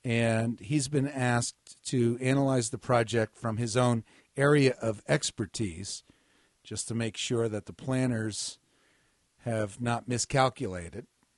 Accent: New Jersey, United States; Now, do you hunt chickens? I'm from New Jersey. How would I know?

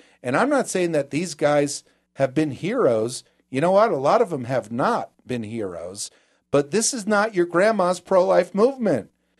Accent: New Jersey, United States; moved away; I'm from New Jersey, and long after I left there

